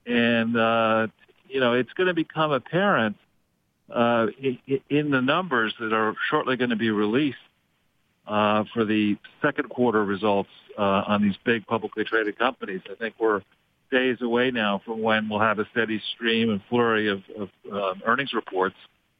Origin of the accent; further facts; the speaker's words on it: United States; not just because I'm an American